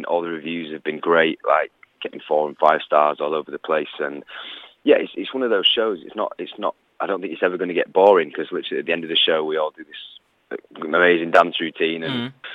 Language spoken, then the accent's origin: English; Bradford, Yorkshire and the Humber, United Kingdom; I'm from Bradford.